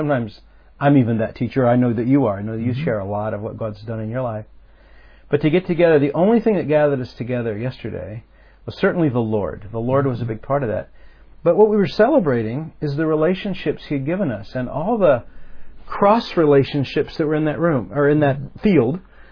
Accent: United States; I'm from the States

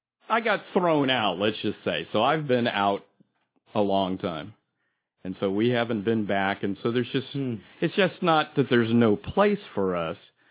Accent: California, United States; No, I'm from Portuguese background up in Northern California.

